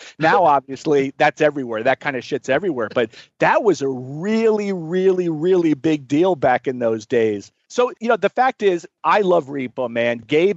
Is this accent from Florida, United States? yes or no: yes; Florida, United States; also born or lived in Los Angeles; I grew up in Florida